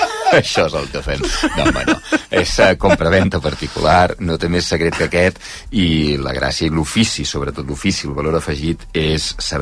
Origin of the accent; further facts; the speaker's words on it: Catalonia, Spain; perquè l'hem de fer nosaltres com a catalans aquesta tasca